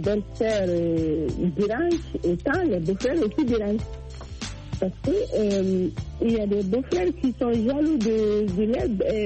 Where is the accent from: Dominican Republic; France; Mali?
Mali; Mais c'est plus là chez nous au Mali